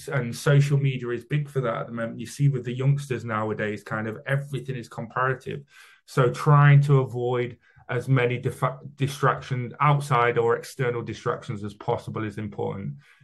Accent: United Kingdom; Being British as well, a lot of you guys are probably thinking, what's this guy saying?

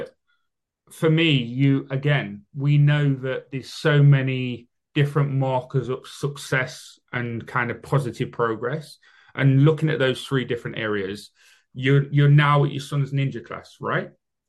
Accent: United Kingdom; I'm British, so we have a night out on the lash

